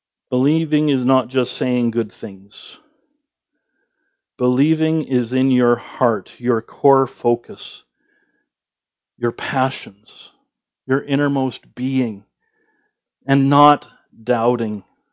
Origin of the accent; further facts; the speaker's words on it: Canada; because we are Canadian and we're reserved.